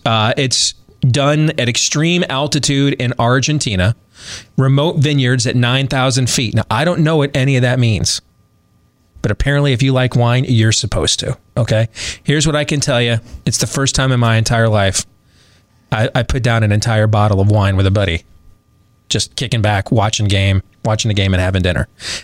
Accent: Iowa, United States; Yeah, I'm from Iowa.

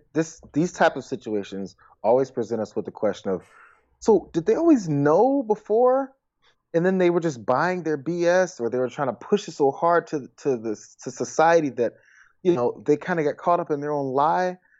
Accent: United States; I'm an American. I have the freedom to shoot myself in the face

